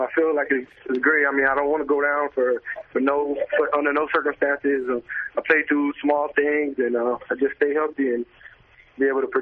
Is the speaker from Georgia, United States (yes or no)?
no; North Miami Beach, Florida, United States; North Miami Beach.